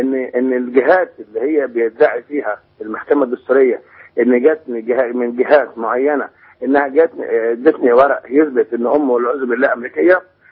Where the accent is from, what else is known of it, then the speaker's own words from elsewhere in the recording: Egypt; أنا راجل مصري مهذب